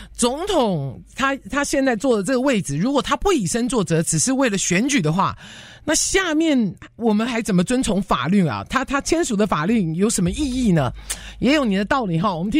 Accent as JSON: {"language": "Chinese", "country": "United States"}